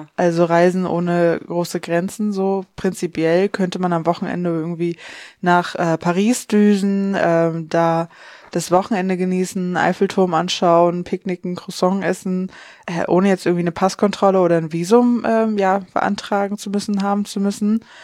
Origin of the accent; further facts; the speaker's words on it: Mecklenburg-Vorpommern, Germany; Ja, ich komme aus Vorpommern